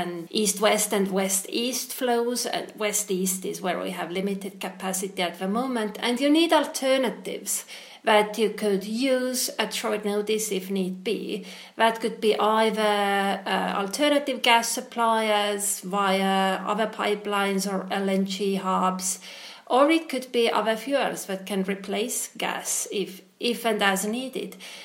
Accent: Estonia; I come from Estonia, and most of the people there would be against it because they distrust Russia and its intentions.

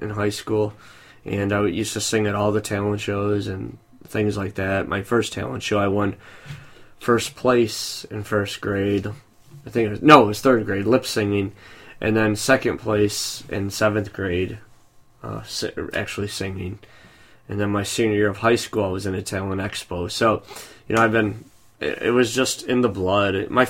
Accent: Illinois, United States; now in St. Louis, United States; My family moved down here, and I'm really a family-oriented person, so I'm real close to my mom.

